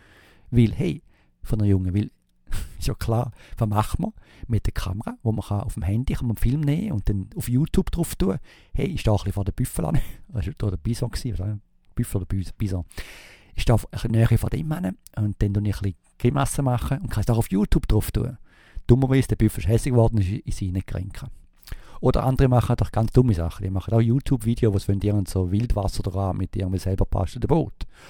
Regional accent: Switzerland; da wisst ihr ja auch schon, was wir sind, als Schweizer Nationalpark oder Schweizer Berggebiet

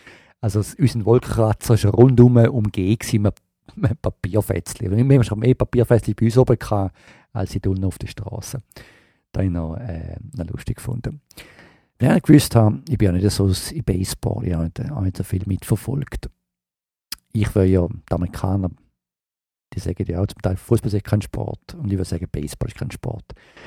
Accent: Switzerland; moved away; als Schweizer, wer geht schon auf New York Käseknöpfe essen? Aber für mich als Auslandsschweizer ist natürlich das schon immer etwas Gutes

